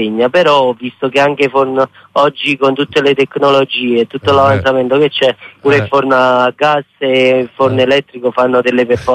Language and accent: Italian; Frattamaggiore, Campania, Italy; also born or lived in Mugnano; now in Brescia, Italy; Sì, a Mugnano, però sono cresciuto a Frattamaggiore.